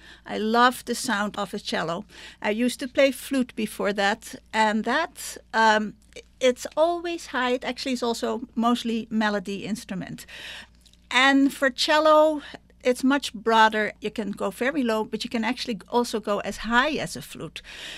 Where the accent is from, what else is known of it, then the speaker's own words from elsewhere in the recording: Netherlands; And I grew up in Holland.